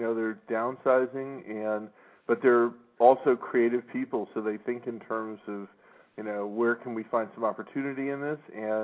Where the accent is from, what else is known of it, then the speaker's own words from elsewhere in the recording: the South, United States; accent: Southern; I told Marshall while we were warming up that I wouldn't talk with my southern accent, but I lied.